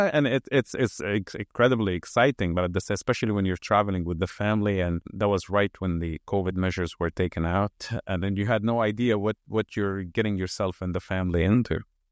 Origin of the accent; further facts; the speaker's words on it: Lebanon; now in China; I'm Middle Eastern. I was born and raised in Lebanon.